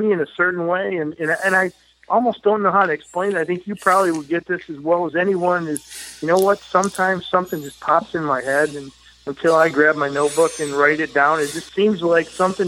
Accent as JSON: {"language": "English", "town": "Dearborn Heights", "region": "Michigan", "country": "United States", "tie": "born there", "said": "I was born in Metro Detroit, Michigan, in a little town called Dearborn Heights"}